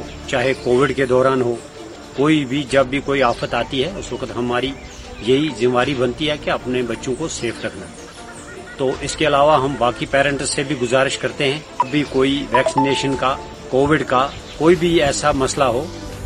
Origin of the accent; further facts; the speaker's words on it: Jammu and Kashmir, India; मैं J&K का रहने वाला हूँ।